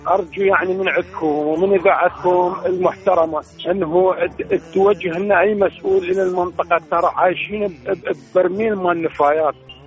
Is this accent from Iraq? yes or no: yes; Iraq; إحنا مو عراقيين